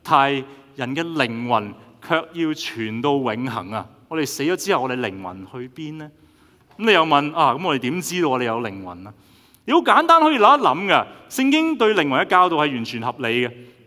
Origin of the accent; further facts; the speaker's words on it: Canada; 作為加拿大人，我哋去到夏威夷，我哋仍然係加拿大人